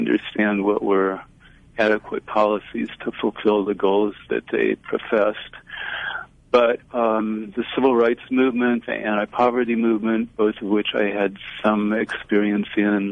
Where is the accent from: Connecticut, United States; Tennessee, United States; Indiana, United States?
Indiana, United States; I am a baby boomer. I grew up in the Midwest in Indiana.